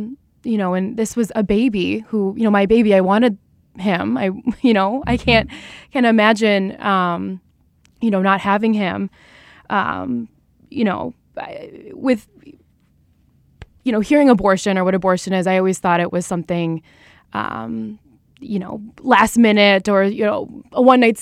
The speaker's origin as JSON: {"language": "English", "town": "Minneapolis", "region": "Minnesota", "country": "United States", "moved": "as an adult", "said": "So we're from Minneapolis. My last year. My husband's job relocated us to Tampa, Florida."}